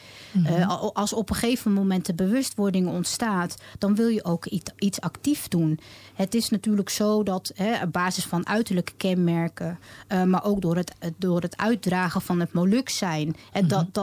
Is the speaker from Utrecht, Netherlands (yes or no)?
yes; Lopik, Utrecht, Netherlands; Ja, ik ben geboren in Utrecht, opgegroeid in Lopik. Ik heb tot zeker aan mijn 21ste jaar in Lopik gewoond. Maar ik had besloten om ook niet heel ver van Lopik af te wonen, zodra ik het ouderlijk huis zou verlaten.